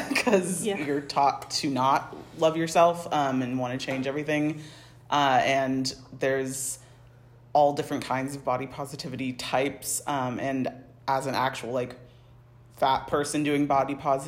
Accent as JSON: {"language": "English", "country": "United States", "accent": "American", "said": "I'm from America, if you can tell from my accent. And I'm over here studying theater at the moment"}